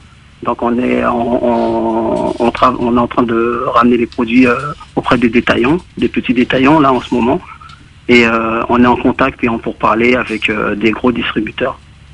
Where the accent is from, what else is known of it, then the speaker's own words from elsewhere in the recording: Martinique, France; Donc, chez nous, en Martinique, Guadeloupe et Guyane, on appelle ça le groseille.